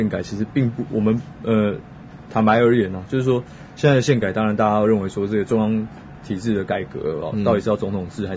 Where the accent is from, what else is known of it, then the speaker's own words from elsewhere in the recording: Hong Kong; 对啊，这一个我们香港人也有，比如说我在大陆工作